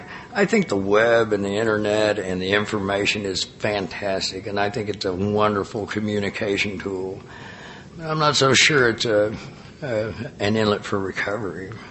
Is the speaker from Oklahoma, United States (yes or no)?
yes; Tulsa, Oklahoma, United States; I'm just going to use my hometown, Tulsa, Oklahoma